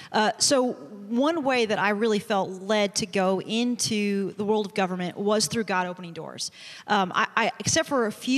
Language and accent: English; Prestonsburg, Kentucky, United States; I was practicing law back in my hometown of Prestonsburg